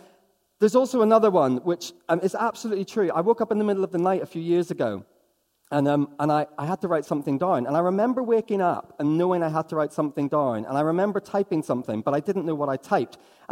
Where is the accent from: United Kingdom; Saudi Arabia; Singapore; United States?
United Kingdom; Northern Ireland; I'm from Northern Ireland. I can say these things about fellow Celts.